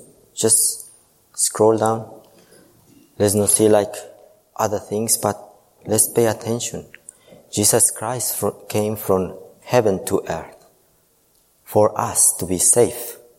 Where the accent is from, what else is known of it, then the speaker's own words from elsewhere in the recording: Ecuador; I come from Ecuador. It's very hard to be Christian there.